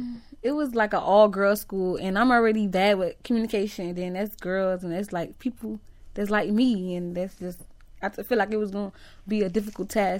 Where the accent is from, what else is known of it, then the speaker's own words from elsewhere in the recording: Florida, United States; Off 92nd Street and 22nd Ave.